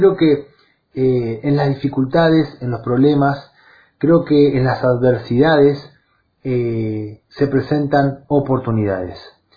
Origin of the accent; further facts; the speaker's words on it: Zárate, Buenos Aires Province, Argentina; también soy un ciudadano de Zárate